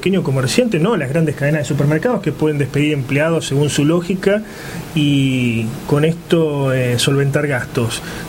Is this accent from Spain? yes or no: no; Argentina; Pasa en la Argentina, somos argentinos.